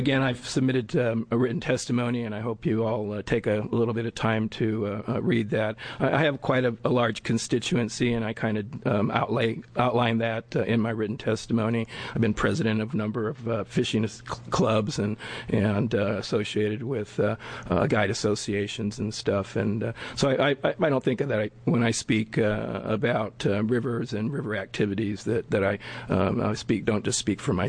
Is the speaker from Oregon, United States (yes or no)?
yes; Eugene, Oregon, United States; Excuse me. I'm from Eugene. I live in Representative Nathanson's district.